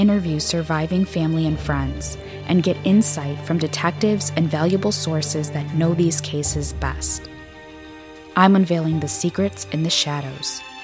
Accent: Midwest, United States; covering cases from my home state in the Midwest and beyond.

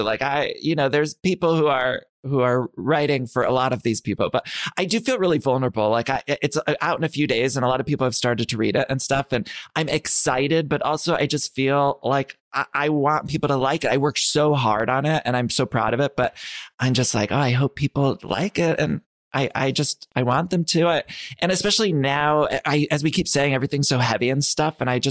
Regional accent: Ohio, United States; And I grew up in Ohio, where oftentimes, especially of that era, you just sort of sweep things under the rug.

